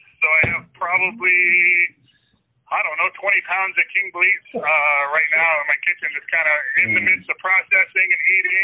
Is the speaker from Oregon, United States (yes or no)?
yes; Oregon, United States; also born or lived in Shelby, Montana; Yeah, I was born in Shelby, Montana. I was raised out in Oregon. We moved to Oregon when I was young, and then I went back to Montana for college